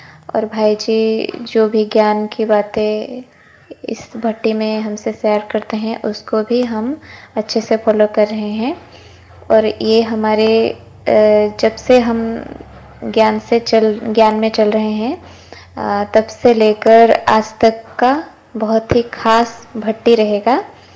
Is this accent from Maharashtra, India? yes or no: no; Odisha, India; हम ओडिशा से हैं। एज 31